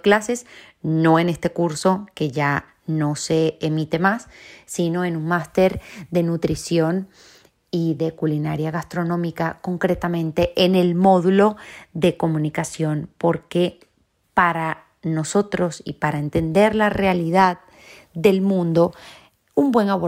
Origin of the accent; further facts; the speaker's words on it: Venezuela; now in Madrid, Spain; Es un grandísimo placer saludarlos desde Madrid, donde vivo, aunque notarán por mi acento que muy española no soy. De hecho, no soy para nada española, soy venezolana.